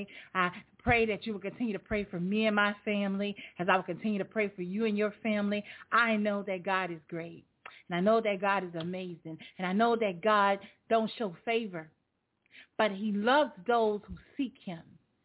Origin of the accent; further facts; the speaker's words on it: New Orleans, Louisiana, United States; if you hear like a little accent in my voice, I'm from New Orleans